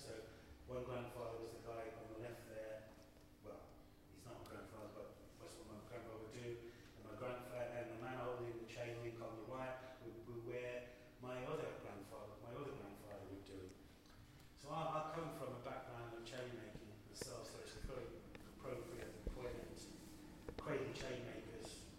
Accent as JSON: {"language": "English", "region": "West Midlands", "country": "United Kingdom", "tie": "born or raised there", "said": "So I used material that were inspired by growing up in the Black Country"}